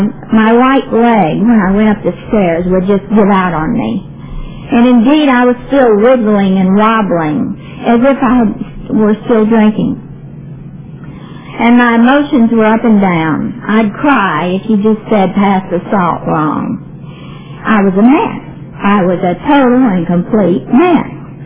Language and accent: English; Baltimore, Maryland, United States; I'm from Baltimore, Maryland, and I'm an alcoholic.